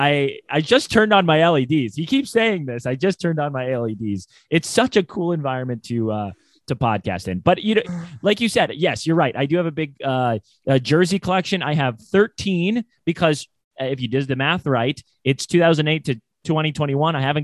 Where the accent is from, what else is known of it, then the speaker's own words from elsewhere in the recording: Iowa, United States; moved away; also born or lived in Florida; I was born in Florida and then I moved over to Iowa.